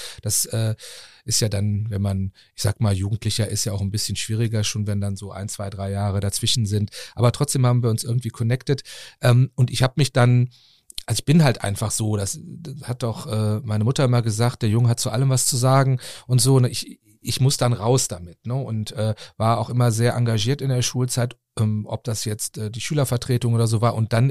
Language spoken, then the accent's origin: German; Cologne, North Rhine-Westphalia, Germany; born there; kleinen Fischerdorf am Rhein geboren, nämlich in Porz. Und da gibt es dann schon für den einen oder anderen das Problem. Da darf ich schon nicht mehr sagen, ich bin in Köln geboren, ganz genau.